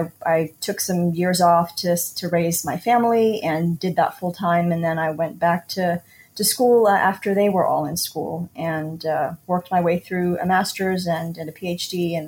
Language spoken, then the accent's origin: English; Houston, Texas, United States; I'm a Pakistani American. I'm a Houstonian. But as a student of history, I had questions about how the South Asian community in Houston came to be.